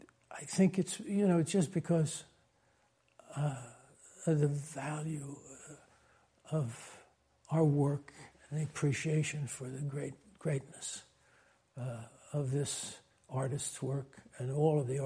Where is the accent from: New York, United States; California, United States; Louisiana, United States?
New York, United States; Yonkers; I'm from Yonkers, New York, and I liked it.